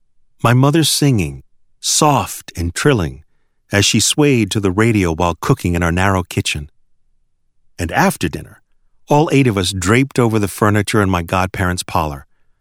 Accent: Fall River, Massachusetts, United States; my hometown of Fall River, Massachusetts, was pretty much in the geographic armpit of the state.

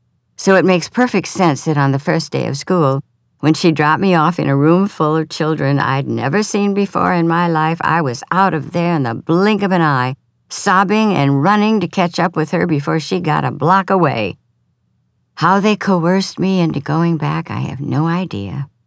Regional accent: Lafayette, Minnesota, United States; of Lafayette, Minnesota, my hometown, was approximately 200 on the day I was born, January 19, 1930

